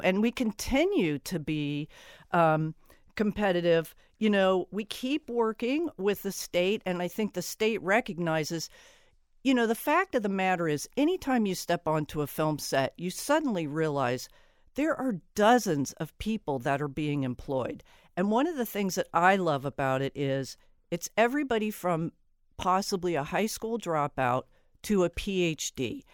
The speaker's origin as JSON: {"language": "English", "town": "Columbus", "region": "Ohio", "country": "United States", "tie": "born or raised there", "said": "and I grew up in Columbus"}